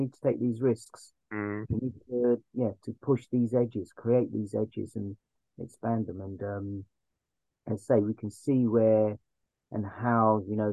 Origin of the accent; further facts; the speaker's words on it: London, United Kingdom; I'm from East London, you know what I mean?